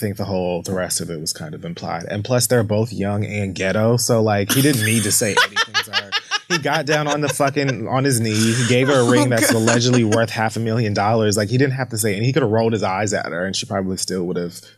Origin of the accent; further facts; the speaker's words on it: Bronx, New York, United States; he knows that I'm like, I'm passionate and I'm from the Bronx and whatever, whatever.